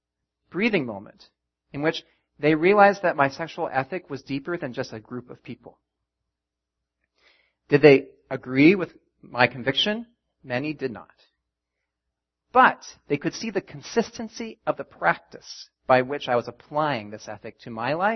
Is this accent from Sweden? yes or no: no; Canada; I am Canadian and American, grew up in Canada.